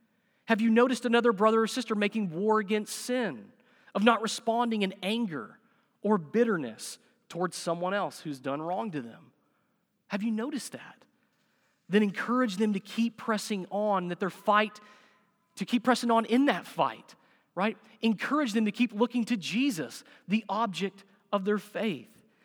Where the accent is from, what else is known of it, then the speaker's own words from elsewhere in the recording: Harrison, Arkansas, United States; I am from Harrison.